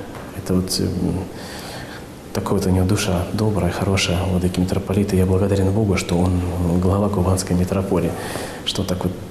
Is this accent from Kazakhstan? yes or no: yes; Karaganda, Karaganda Region, Kazakhstan; в городе Караганде, откуда я родом